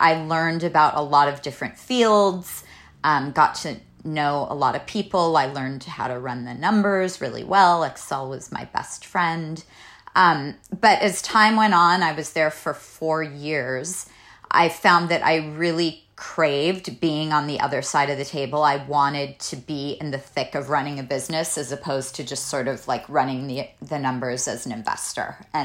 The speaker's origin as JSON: {"language": "English", "town": "Los Angeles", "region": "California", "country": "United States", "said": "So I'm from Los Angeles, and most of the people in my class went to great UCs and schools out here."}